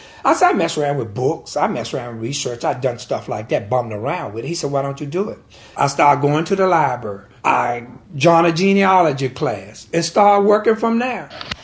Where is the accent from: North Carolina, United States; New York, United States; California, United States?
North Carolina, United States; Oxford; born there; I was born in Grammar County, Oxford, April the 1st, 1942. Oxford was a quiet community. Wasn't anything exciting here.